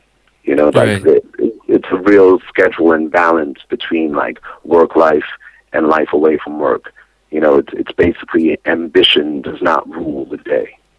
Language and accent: English; United States; It's been important for me as an American to step outside of America in order to gain broader perspective